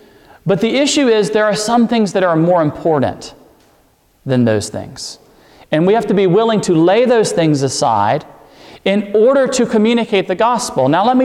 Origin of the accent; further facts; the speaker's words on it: the South, United States; Now, being a Southerner myself, I understand